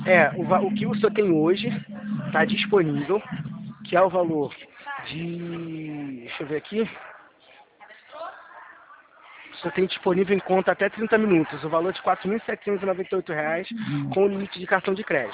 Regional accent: Campo Grande, Brazil; eu sou de Campo Grande.

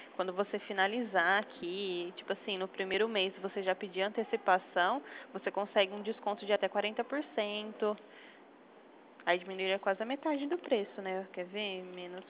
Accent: Americana, São Paulo, Brazil; Eu sou de Americana, São Paulo.

